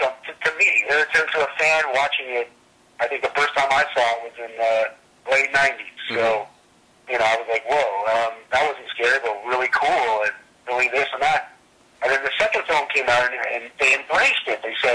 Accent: Canada; When we're in the U.S., we don't talk too much about us being Canadian, but when we're at home, it's pretty cool, and we're pretty proud of it.

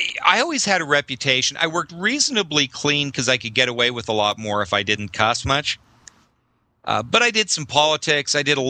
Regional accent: Canada; now in Chicago, United States; But now, you know, I'm some Canadian boy living in Chicago doing this out of his house

